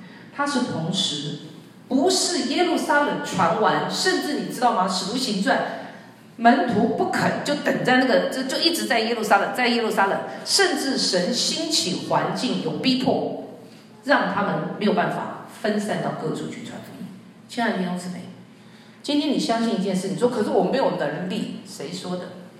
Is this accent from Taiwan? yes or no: yes; Taiwan; 我虽然是 我是台湾的